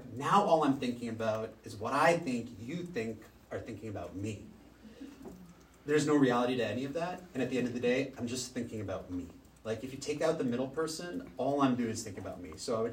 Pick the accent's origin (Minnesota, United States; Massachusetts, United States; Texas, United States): Massachusetts, United States; Boston; born there; So I was born in Boston. My parents lived in Natick. They still live there. Born Muslim, you know, predominantly white neighborhood, Christian neighborhood, people.